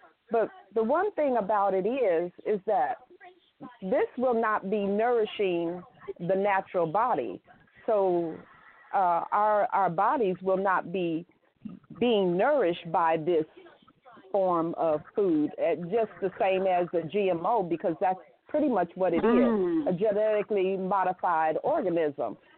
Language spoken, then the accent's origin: English; Phoenix, Arizona, United States; I am from Phoenix, Arizona.